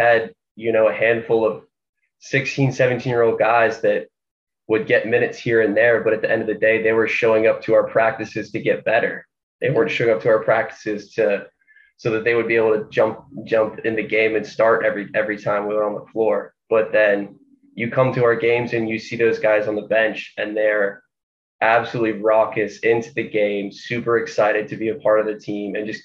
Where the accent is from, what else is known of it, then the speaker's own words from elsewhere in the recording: McLean, Virginia, United States; I'm from McLean, Virginia. It's about 10 minutes outside of Washington, D.C.